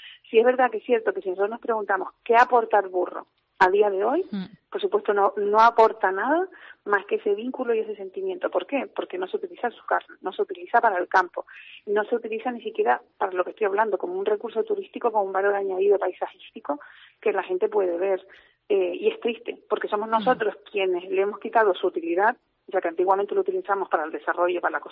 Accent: Canary Islands, Spain; de sentimientos que tengamos, ¿no?, como canarios o como isleños

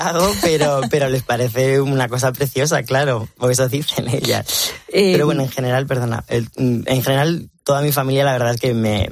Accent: Madrid, Community of Madrid, Spain; yo soy de Madrid y yo he nacido en Madrid, pero toda mi familia es de Talavera.

